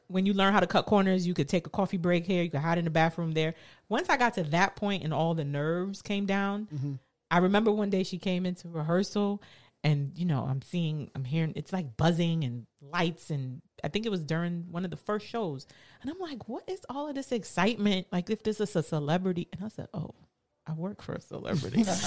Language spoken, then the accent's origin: English; Brooklyn, New York, United States; I'm from Brooklyn. So you're around, being in New York, celebrity is really nothing.